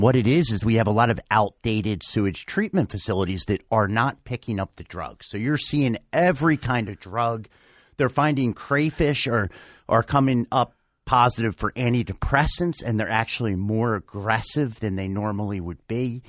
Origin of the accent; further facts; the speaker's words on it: New Jersey, United States; I'm from New Jersey.